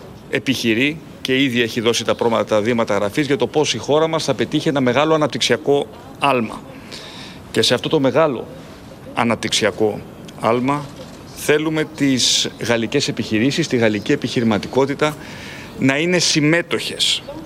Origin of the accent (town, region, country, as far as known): Greece